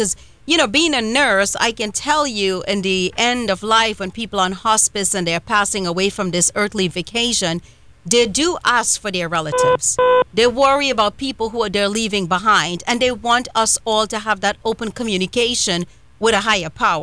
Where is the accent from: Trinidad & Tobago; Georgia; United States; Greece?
Trinidad & Tobago; I grew up in Trinidad and Tobago, where we have Muslims, Hindus, Christians, and others